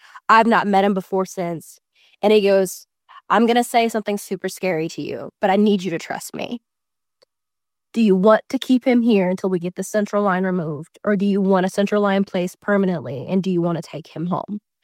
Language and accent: English; Tennessee, United States